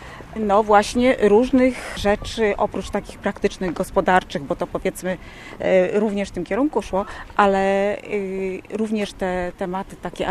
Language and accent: Polish; Kórnik, Greater Poland Voivodeship, Poland; Ja jestem z Kurnika.